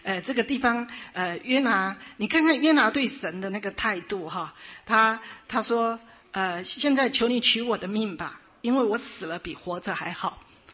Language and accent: Chinese; China; 这 我们中国人的头脑没有办法通过